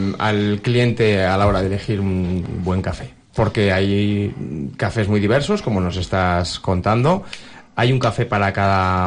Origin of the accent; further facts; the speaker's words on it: La Rioja, Spain; Somos los riojanos buenos consumidores de café, sabemos apreciar el buen café.